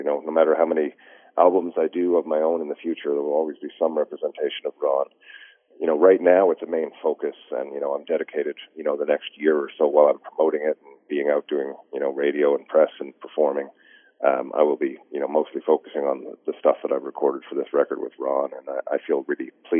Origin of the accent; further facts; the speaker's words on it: Newfoundland and Labrador, Canada; I would be excommunicated as a Newfoundlander